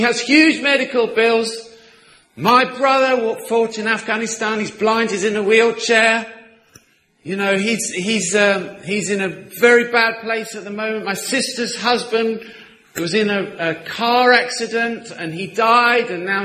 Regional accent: London, United Kingdom; I'm basically a Londoner. I was a special needs teacher there for a long time

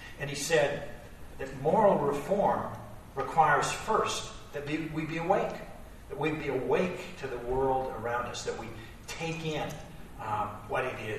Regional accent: Cape Cod, Massachusetts, United States; You know, I grew up on Cape Cod

